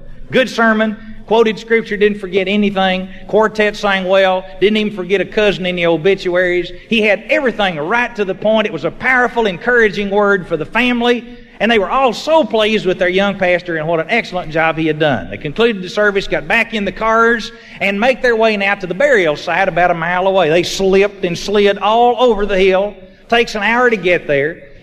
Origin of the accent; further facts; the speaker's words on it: Jacksonville, Texas, United States; He came from Lubbock to Jacksonville, Texas, to go to a junior college to finish high school. It's a little Baptist school there that would let you do that. He finished high school in my hometown